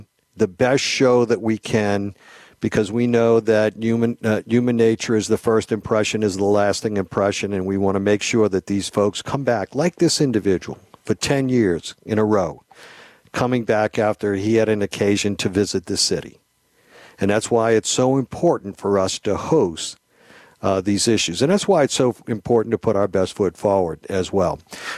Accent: New Orleans, Louisiana, United States; He goes, where are you guys from? I said, New Orleans.

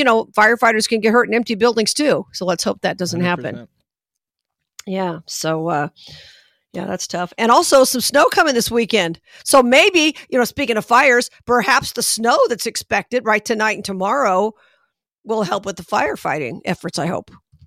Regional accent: Las Vegas, Nevada, United States; as you may know, I'm from Vegas, where we've had a couple of big fires.

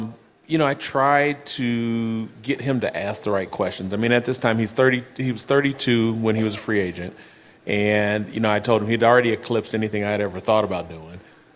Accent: Oklahoma, United States; now in Kansas City, United States; My wife's from Iowa. I'm from Oklahoma, but a lot of different places we could have gone.

